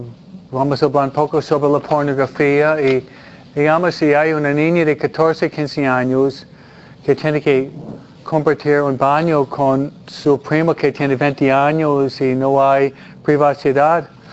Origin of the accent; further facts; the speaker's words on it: New York, United States; now in Los Angeles, United States; yo estoy en la parroquia por más que 25 años y no soy de Los Ángeles, soy de la otra parte del país, soy más Nueva Yorkino, Philadelphia, New Jersey, pero dado que vivo aquí muchos años